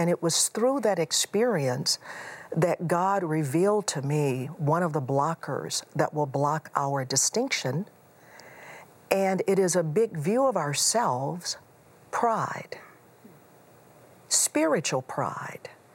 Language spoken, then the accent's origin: English; Houston, Texas, United States; I grew up in Houston. You went to school in the Chicago area.